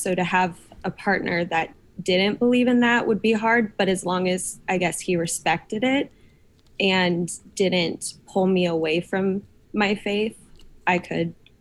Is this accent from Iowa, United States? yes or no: yes; Des Moines, Iowa, United States; now in Nashville, United States; Good. I mean, I lived in Des Moines, which is the biggest city in Iowa.